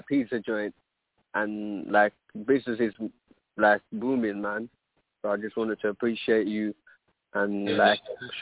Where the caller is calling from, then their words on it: London, United Kingdom; I'm calling from England, man. I'm calling from London.